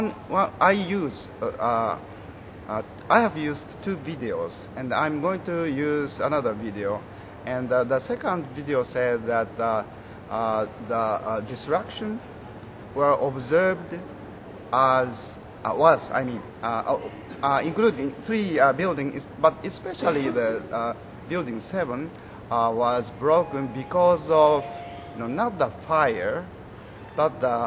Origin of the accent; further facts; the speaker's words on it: Tokyo, Japan; English is a second language; I come from Tokyo, Japan